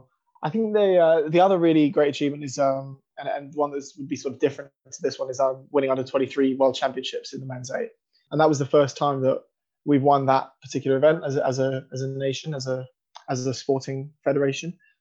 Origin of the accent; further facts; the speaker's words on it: London, United Kingdom; now in Cambridge, United Kingdom; I grew up in Lewisham and then Greenwich in southeast London.